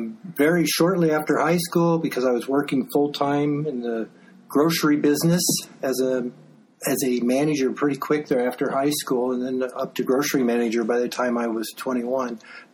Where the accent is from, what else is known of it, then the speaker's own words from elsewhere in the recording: Portland, Oregon, United States; moved away as an adult; I was born in Portland, Oregon. And yes, we did have a strong Presbyterian faith.